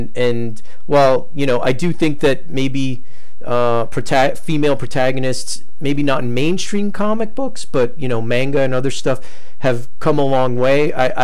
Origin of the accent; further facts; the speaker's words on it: New York, United States; I'm from New York originally, in New Jersey, and I haven't been to that con yet.